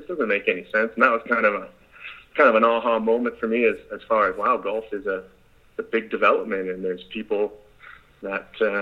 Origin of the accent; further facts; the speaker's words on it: Canada; I'm Canadian, obviously, so, you know, golf is a big part of our, you know, our country up here